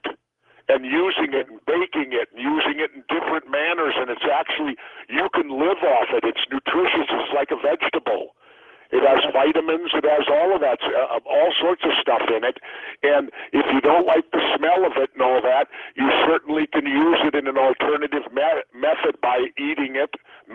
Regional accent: Minneapolis, Minnesota, United States; I grew up in South Minneapolis, and inner city

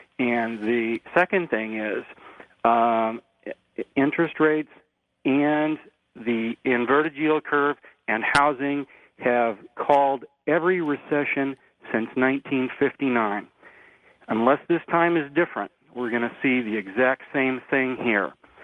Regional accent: Chicago, Illinois, United States; I'd like to say hi to everybody that's tuning in to WLS in Chicago, my hometown here.

